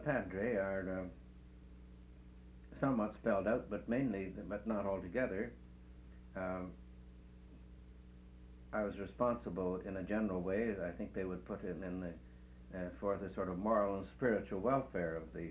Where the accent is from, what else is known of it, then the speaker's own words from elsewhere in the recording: Toronto, Ontario, Canada; I'd never been west, and they weren't very keen about Easterners, so I didn't tell them I was from Toronto. I told them I was a Coburgian.